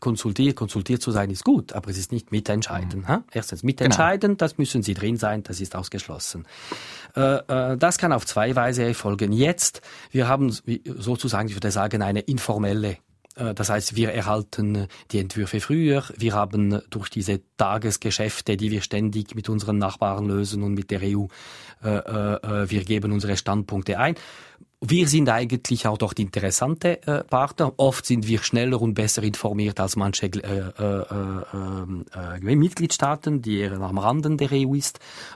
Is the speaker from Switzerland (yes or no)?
yes; Switzerland; ich fühle mich vor allem als Schweizer Bürger, für mich ist es eben als Schweizer Bürger wichtig, dass man die Sachen klarstellt, oder?